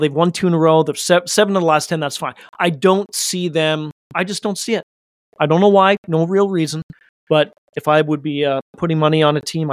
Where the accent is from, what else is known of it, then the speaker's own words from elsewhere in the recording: Sweden; We're from Sweden.